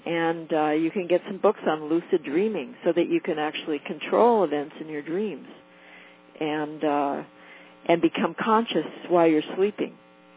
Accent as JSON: {"language": "English", "town": "Santa Monica", "region": "California", "country": "United States", "said": "Oh, no, Santa Monica."}